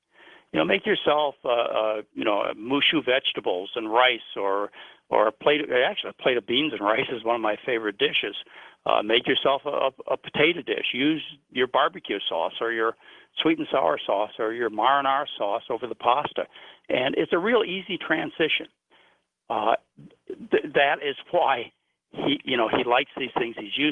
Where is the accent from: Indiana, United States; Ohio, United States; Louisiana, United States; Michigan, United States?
Michigan, United States; Dearborn; also born or lived in Garden City; no, I was raised in Dearborn and Garden City.